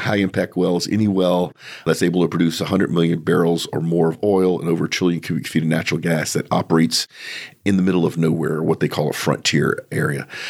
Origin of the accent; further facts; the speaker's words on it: United States; As an American, there are times I wish I could put some of our politicians in jail